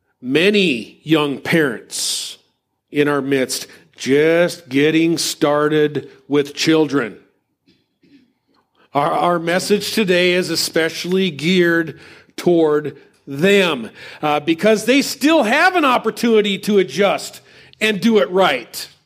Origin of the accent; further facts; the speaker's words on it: Upper Midwest, United States; We were just good upper Midwest farmers who were taught error at our liberal church as we grew up on Sundays.